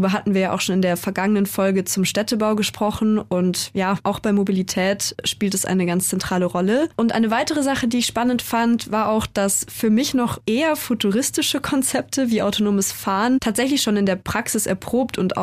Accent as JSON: {"language": "German", "town": "Munich", "region": "Bavaria", "country": "Germany", "said": "Als Münchnerin"}